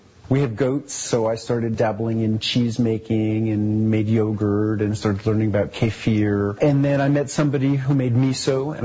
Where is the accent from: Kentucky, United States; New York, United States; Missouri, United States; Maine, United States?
New York, United States; New York City; I grew up in New York City, in Manhattan, on the 14th floor of an apartment building on the Upper West Side.